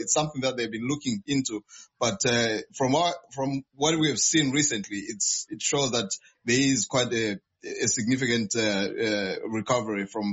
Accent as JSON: {"language": "English", "country": "Zimbabwe", "second_language": "English", "said": "I've lost my accent a bit, so I always try and speak Ndebele rather than speaking English. But anyway, practical these days, I would say most of our fellow countrymen, especially, you know, guys from Zimbabwe"}